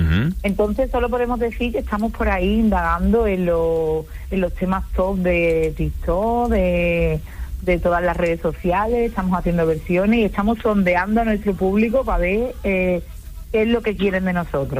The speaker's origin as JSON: {"language": "Spanish", "town": "Seville", "region": "Andalusia", "country": "Spain", "said": "Porque somos todos sevillanos"}